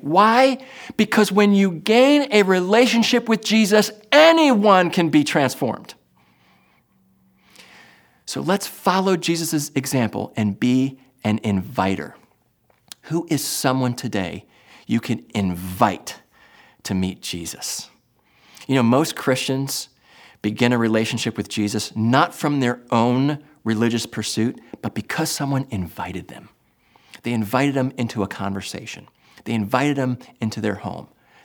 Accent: New Jersey, United States; Now, listen, I'm from New Jersey.

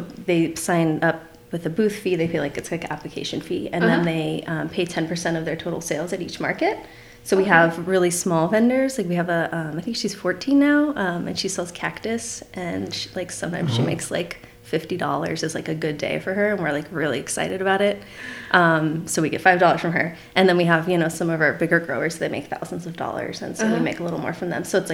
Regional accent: Prescott, Arizona, United States; also born or lived in Oregon / Tucson; So I was born and raised here in Prescott.

